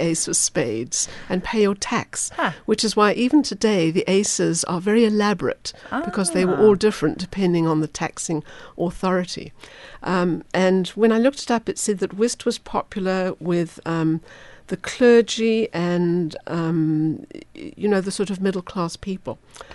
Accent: Zimbabwe; also born or lived in England / South Africa; now in United States; I was born in England. I was raised in Rhodesia, which is now Zimbabwe. I lived for 10 years in South Africa, and now I'm very proud to be a citizen of the United States. I've been here about 25 years now. I've lived in San Diego and in Phoenix.

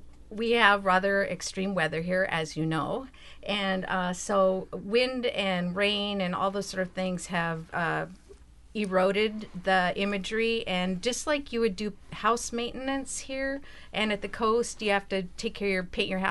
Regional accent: Astoria, Oregon, United States; Well, I was born and raised here in Astoria. I grew up out in the Willeski area and graduated from Astoria High School in 1977.

